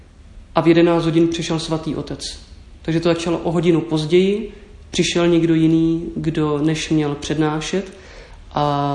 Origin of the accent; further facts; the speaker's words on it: Havlíčkův Brod, Vysočina Region, Czechia; je 27 let. Studuji za českobudějovickou diecézi, ale pocházím z Vysočiny. Narodil jsem se v Havíčkově Brodě. Mnoho let jsem prožil na Vysočině